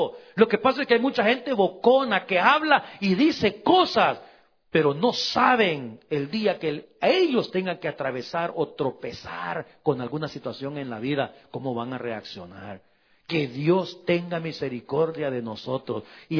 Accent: El Salvador; now in United States; un pastor se divorció allá en mi país, en El Salvador

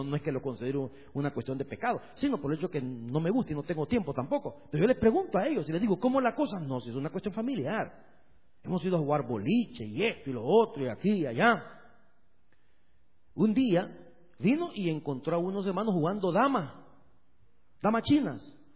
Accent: El Salvador; moved away; en mi país, en El Salvador, quiero hablar de mi país.

